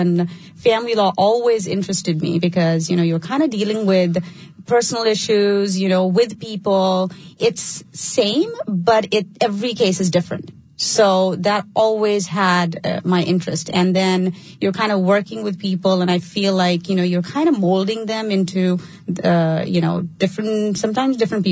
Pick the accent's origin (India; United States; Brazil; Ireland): India; I am Indian. I was born in India and raised in India.